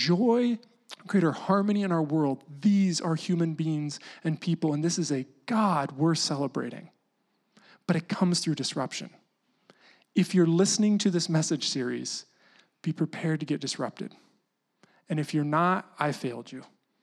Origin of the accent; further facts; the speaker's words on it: United States; I grew up in the United States in high school in a huge purity movement.